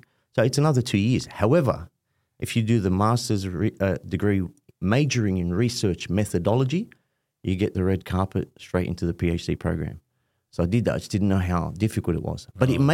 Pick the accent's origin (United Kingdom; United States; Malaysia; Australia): Australia; Punchbowl, New South Wales; And I remember growing up in Punch Bowl, going back and forth to Lebanon a couple of times. But for the main part, spent a long time in Punch Bowl.